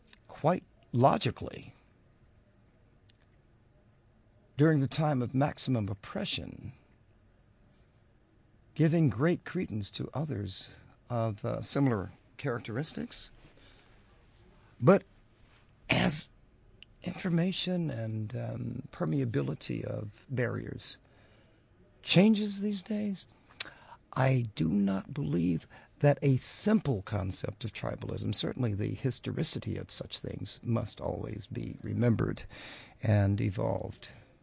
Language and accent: English; the South, United States; now in New York, United States; I am from the South. I've seen a different kind of racism than you know in New York. And I've seen the same kind of racism here in New York.